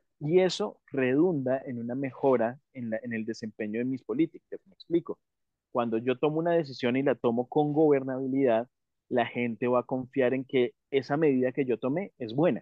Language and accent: Spanish; United States; Pues simplemente yo como estadounidense me doy cuenta que no fue buena decisión.